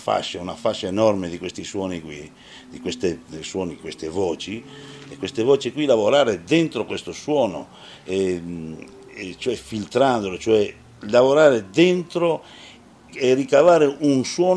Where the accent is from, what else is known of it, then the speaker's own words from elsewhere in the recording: Veneto, Italy; perché parlavamo sempre in Veneto con lui, perché anch'io sono Veneto